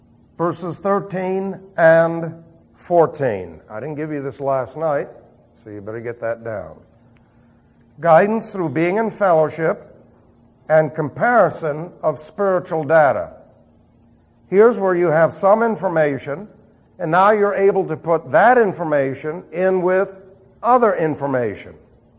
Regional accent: New York, United States; where are you from? And we said, Long Island, New York.

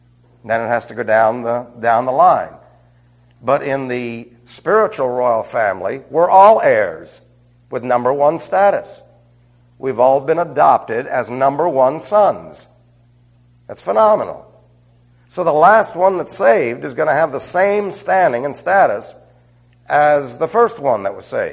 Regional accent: New York, United States; born there; I came from a great heritage. I was born in New York. And I talk like the Jerky Boys.

